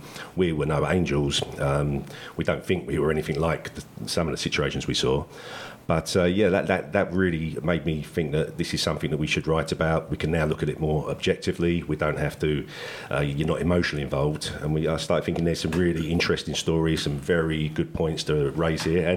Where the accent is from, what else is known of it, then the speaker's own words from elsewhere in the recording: Leytonstone, London, United Kingdom; now in Essex, United Kingdom; I've been in Essex for maybe 10, 12 years. I was originally from London, sort of Leytonstone way.